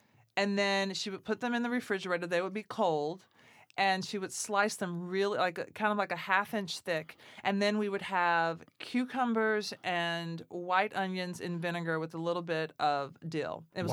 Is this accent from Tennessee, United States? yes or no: yes; Nashville, Tennessee, United States; You know, that was growing up in Nashville.